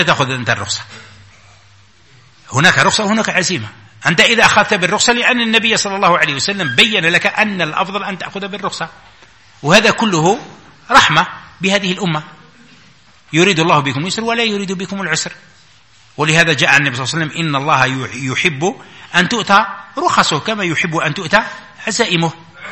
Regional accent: Algeria; مثلا احنا عندنا في الجزائر المشرق هو جهة القبلة

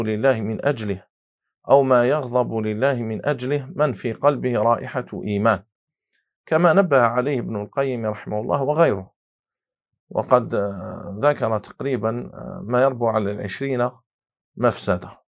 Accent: Algeria; أنا حضرت مرة في منطقة عندنا في الجزائر

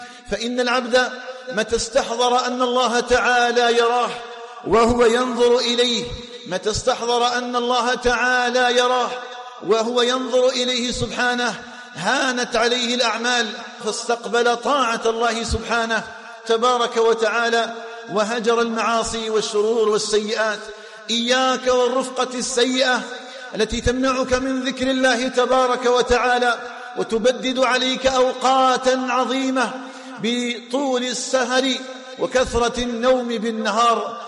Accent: Algeria; اللهم اجعل بلدنا الجزائر آمنا مطمئنا وسائر بلاد

